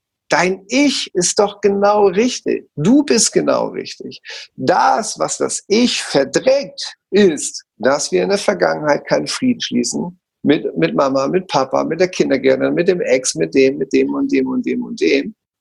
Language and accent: German; Hamburg, Germany; born there; moved away as an adult; ich bin in Hamburg geboren, ne?